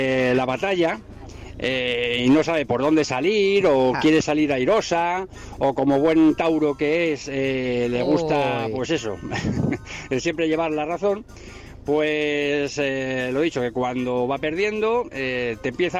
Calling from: Madrid, Community of Madrid, Spain; de Madrid.

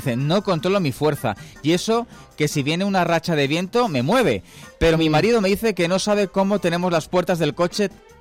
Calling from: Madrid, Community of Madrid, Spain; de Madrid.

